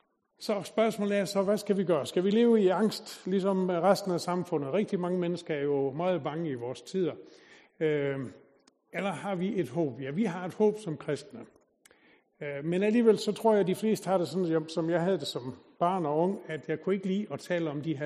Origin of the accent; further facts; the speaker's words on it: Als, Region of Southern Denmark, Denmark; born there; Jeg var født ned på Als i Sønderjylland